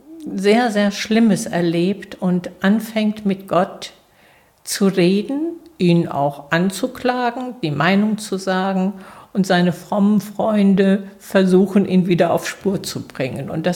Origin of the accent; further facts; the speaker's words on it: Sechshelden, Hesse, Germany; Ja, ich komme aus 6 Helden, also heißt mein Heimatdorf.